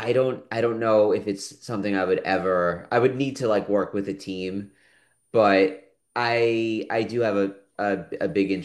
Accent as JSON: {"language": "English", "country": "United States", "tie": "born or raised there", "said": "And when I was growing up in the United States here, we have these garage sales."}